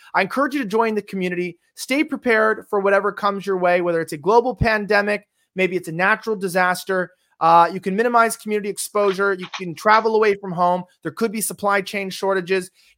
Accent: Hollywood, California, United States; You're in Los Angeles, I'm from Hollywood

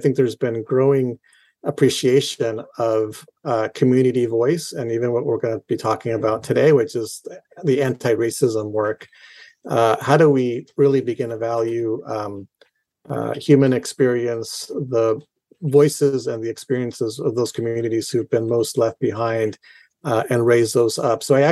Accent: Chile; moved away; I'm an immigrant from Chile. I came and I left Chile during the 70s with my family during a time of political strife.

